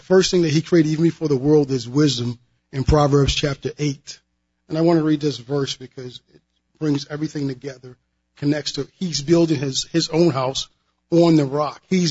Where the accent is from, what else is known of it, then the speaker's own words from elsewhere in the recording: Baltimore, Maryland, United States; I'm from Baltimore.